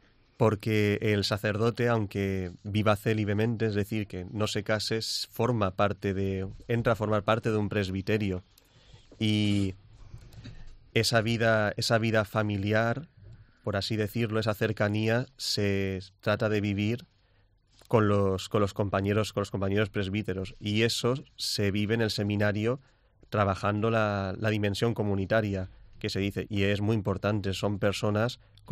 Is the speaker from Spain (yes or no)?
yes; Alicante, Valencian Community, Spain; Yo soy de Alicante. Mi parroquia de origen es San Antonio de Padua, conocida como los franciscanos porque es donde estuvieron, en el convento.